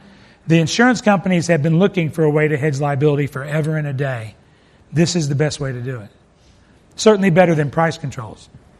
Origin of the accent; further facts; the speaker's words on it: Arkansas, United States; no offense to Division II, I'm from Arkansas